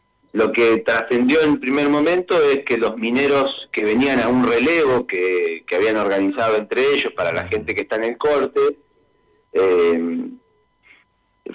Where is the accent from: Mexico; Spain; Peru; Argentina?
Argentina; Chos Malal, Neuquén; yo soy de Chosmalal